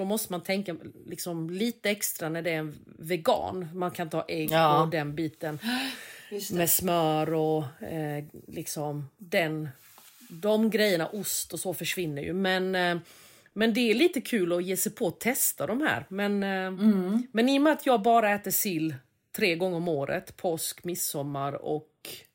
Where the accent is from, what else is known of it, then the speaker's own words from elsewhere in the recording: Småland, Sweden; accent: Småland dialect; Alltså jag pratar ju själv småländska, det är ju inte det.